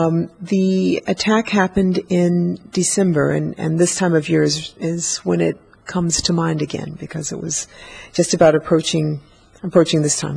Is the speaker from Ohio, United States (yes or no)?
yes; Ohio, United States; now in Malta; So I'm really happy to be in Malta in the wintertime when I think of growing up in Ohio.